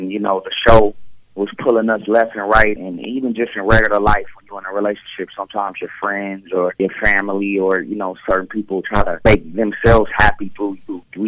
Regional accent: Mississippi, United States; No, I'm from Mississippi, so … That's the country.

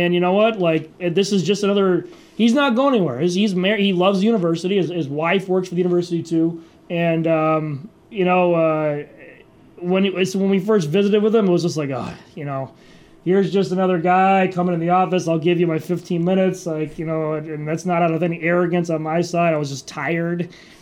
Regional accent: Yankton, South Dakota, United States; I'm from Yankton.

